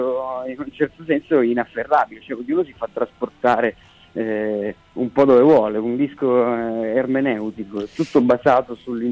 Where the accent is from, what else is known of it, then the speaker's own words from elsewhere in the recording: Messina, Sicily, Italy; Siamo quasi tutti di Messina, a parte uno. 4 su 5 siamo di Messina